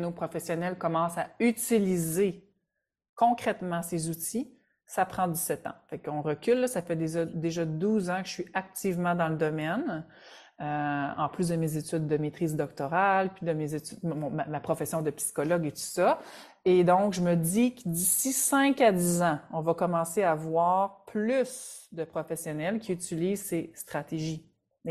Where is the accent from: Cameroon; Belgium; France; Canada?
Canada; Quebec; Je reviens chez nous au Québec, puis non, c'est pas là.